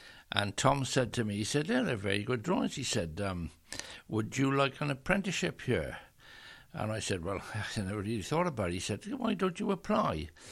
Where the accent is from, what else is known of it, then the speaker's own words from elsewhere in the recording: Gloucester, South West England, United Kingdom; also born or lived in South Wales; I was born in South Wales. My father was a driver on the Great Western Railway and eventually moved into Gloucester in about 1942.